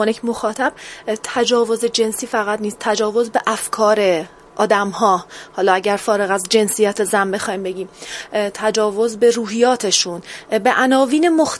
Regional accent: Iran; شامل حال ما که ایرانی هستیم میشه

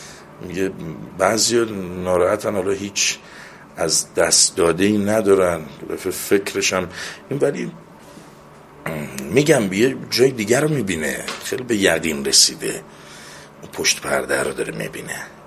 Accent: Azerbaijan, Iran; پدر من آذربایجانی، ما خودمون آذری هستیم دیگه

